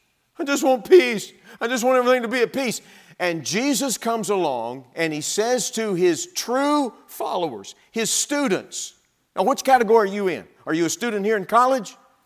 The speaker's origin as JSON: {"language": "English", "region": "Texas", "country": "United States", "tie": "born or raised there", "said": "I was sent a picture of the youth group I grew up in Texas."}